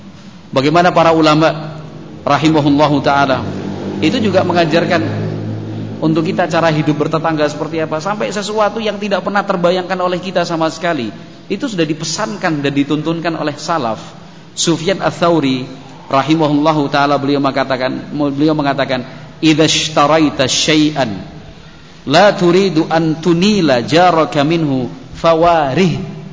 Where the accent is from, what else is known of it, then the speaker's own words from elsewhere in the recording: Cawas, Central Java, Indonesia; Saya aslinya Cawas. Cawas itu Klaten, Jawa Tengah.